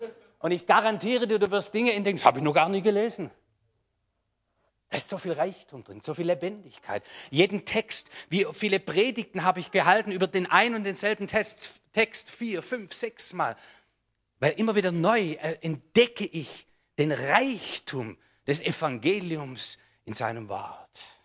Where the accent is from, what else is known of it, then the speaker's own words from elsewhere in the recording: Baden-Württemberg, Germany; Nun, ich bin Schwabe.